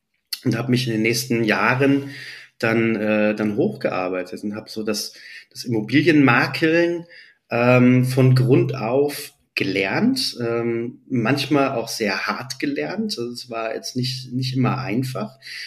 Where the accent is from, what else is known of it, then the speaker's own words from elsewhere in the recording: Marburg, Hesse, Germany; in Marburg, wo ich herkomme